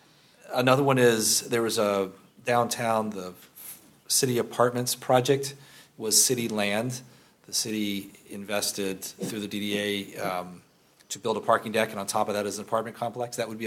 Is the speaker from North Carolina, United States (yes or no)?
yes; North Carolina, United States; I'm actually from North Carolina.